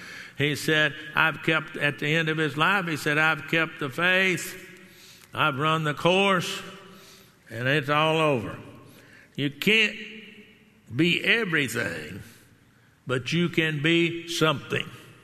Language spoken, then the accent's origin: English; Garland, Texas, United States; I grew up in the Dallas area, down in Dallas, Texas area. I grew up in Garland, which is a big part of Dallas now.